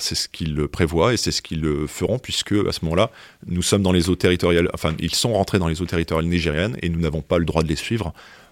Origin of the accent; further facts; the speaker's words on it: France; on est français